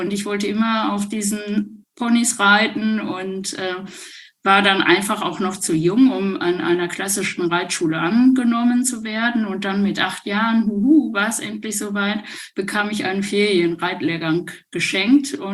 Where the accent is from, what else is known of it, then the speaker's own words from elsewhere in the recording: Wanne-Eickel, North Rhine-Westphalia, Germany; dass ich groß geworden bin in Wanne-Eickel bei meinen Großeltern.